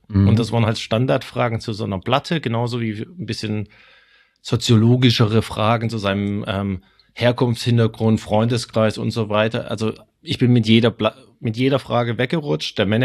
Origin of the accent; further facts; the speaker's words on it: Stuttgart, Baden-Württemberg, Germany; accent: Swabian; das ist dir ja sehr wichtig, dass dieses in Stuttgart, wo ich herkomme, wo ich meinen schwäbischen Akzent auch noch gelernt habe.